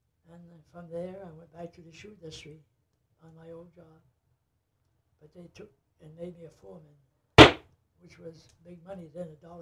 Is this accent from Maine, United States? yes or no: yes; Lewiston, Maine, United States; born there; I was born in 1922 on Reservoir Avenue in Lewiston.